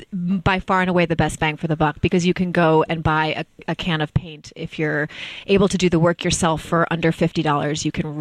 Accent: New England, United States; Well, fortunately, I grew up in New England

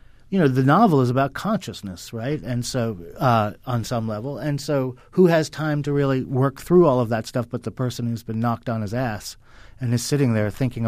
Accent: New Jersey, United States; I was a Jewish kid growing up in New Jersey, so I didn't really understand half the stuff Hanna was talking about in terms of the South or what it meant to be Southern.

